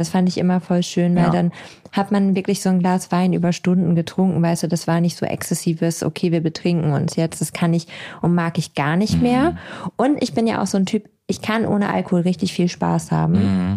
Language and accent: German; Lower Saxony, Germany; früher bei uns in Ostfriesland